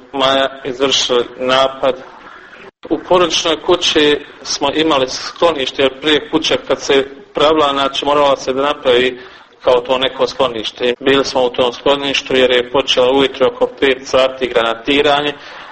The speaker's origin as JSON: {"language": "Bosnian", "town": "Goražde", "region": "Federation of Bosnia and Herzegovina", "country": "Bosnia & Herzegovina", "tie": "born there"}